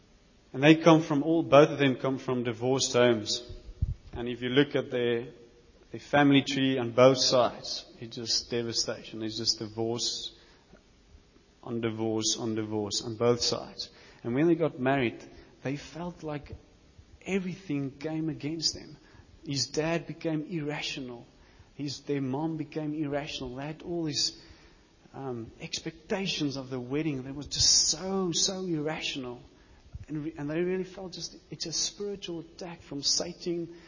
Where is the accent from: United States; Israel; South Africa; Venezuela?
South Africa; Stellenbosch, Western Cape; born there; On the 4th of June 1984, I was born in Stellenbosch as … I was not alone. I had a buddy with me.